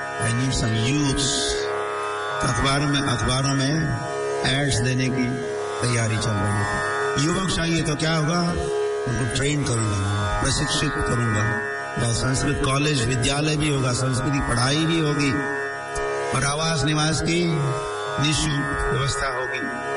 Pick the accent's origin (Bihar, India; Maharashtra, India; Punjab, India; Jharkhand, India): Maharashtra, India; born there; हमारे गांव आ गए, जिस गांव में मेरा जन्म हुआ महाराष्ट्र में